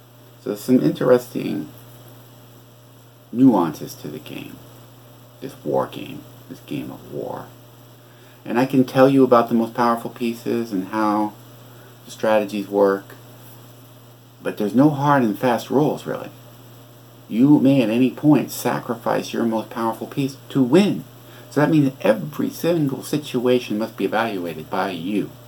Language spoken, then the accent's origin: English; United States; Hey, I'm American, Vlad. So, I think Americans need to pay attention to chess.